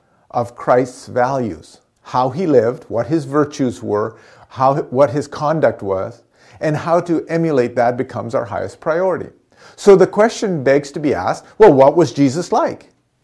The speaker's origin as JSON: {"language": "English", "town": "Powell River", "region": "British Columbia", "country": "Canada", "tie": "born or raised there", "said": "When I was growing up in Powell River, I was part of the tennis club."}